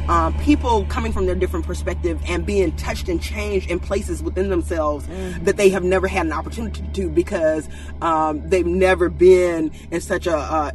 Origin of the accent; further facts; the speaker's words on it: Selma, Alabama, United States; I grew up here in Selma and my parents were civil rights attorneys.